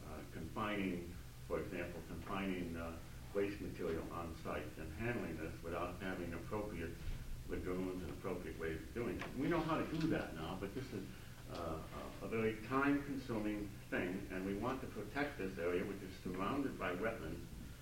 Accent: Point MacKenzie, Alaska, United States; I'm from Point McKenzie.

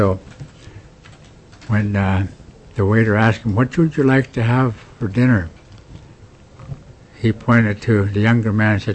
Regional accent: Dillingham, Alaska, United States; I'm from Dillingham, Bristol Bay area.

